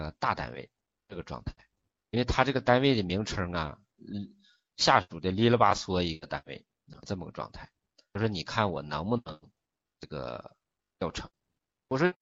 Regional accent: Northeast China, China; 然后是咱们东北人讲话了

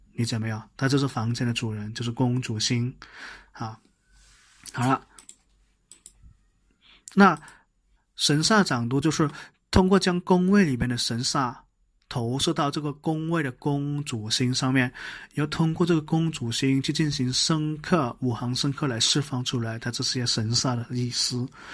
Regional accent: Guangdong, China; 因为我是广东人，我在广东人出生，我就算我去到上海了，我依然是会讲粤语，我依然是会喜欢吃粤菜

